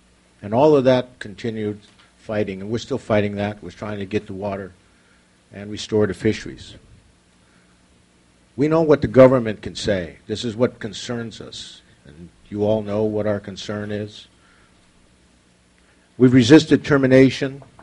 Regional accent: Hoopa, California, United States; I'm from Hoopa, tribal member.

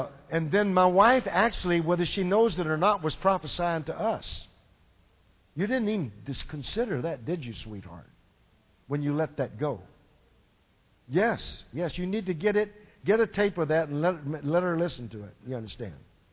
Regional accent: Texas, United States; I am from Texas, so we do have a problem with what they call hoof and mouth disease.

